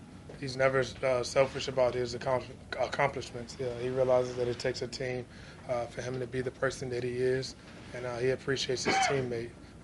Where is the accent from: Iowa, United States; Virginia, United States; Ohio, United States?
Virginia, United States; I grew up in Virginia. No professional sports, football or basketball.